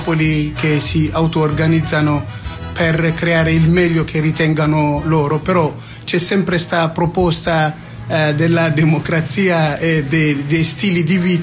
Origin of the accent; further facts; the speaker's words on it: Eritrea; io rappresento sì la diaspora del Tigray adesso, però sono cresciuto in Eritrea e ho origini, diciamo, multiculturali.